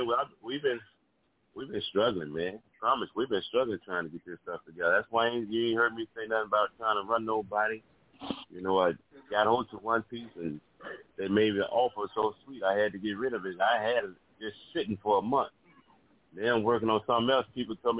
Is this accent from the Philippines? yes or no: no; Chicago, Illinois, United States; You know, I mean, this is my hometown, so I mean, I'm gonna do whatever I can for the North.